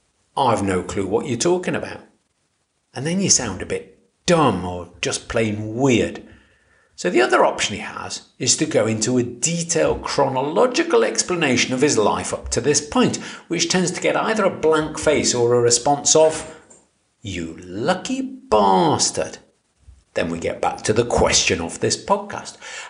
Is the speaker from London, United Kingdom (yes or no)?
no; Stoke-on-Trent, West Midlands, United Kingdom; Where am I from? I'm from Stoke-on-Trent. I've no doubt about that. It's where I was